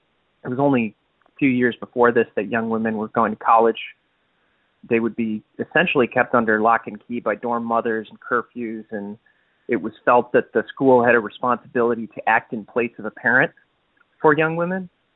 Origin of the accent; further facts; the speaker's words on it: Detroit, Michigan, United States; I'm a filmmaker from Detroit.